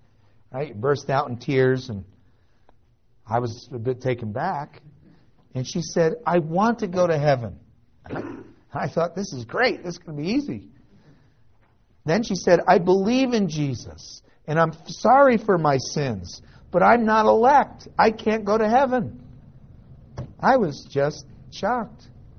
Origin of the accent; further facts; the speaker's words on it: New Jersey, United States; Well, I grew up in New Jersey among a particularly dark group of Calvinists.